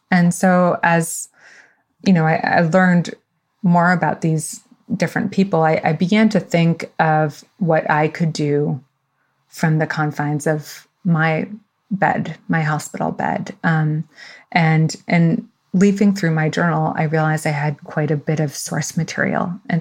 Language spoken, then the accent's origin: English; New York City, New York, United States; born there; I was born in New York City. Both my parents are immigrants. My dad is from Tunisia, North Africa.